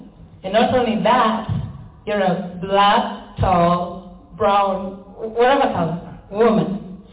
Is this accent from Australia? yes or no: no; Kenya; now in United States; Because growing up in Kenya, nobody asked you to feel anything about being Black or about... We were just people, okay?